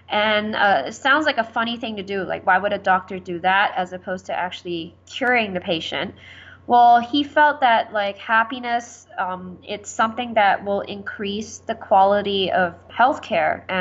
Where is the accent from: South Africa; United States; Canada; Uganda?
Canada; also born or lived in Hong Kong; Well, I always had this plan because I am Canadian. It's just that I spent a lot of time overseas.